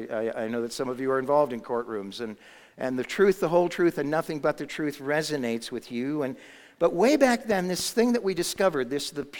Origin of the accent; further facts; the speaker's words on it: Massachusetts, United States; I grew up in Massachusetts, actually got my license in a snowstorm, literally.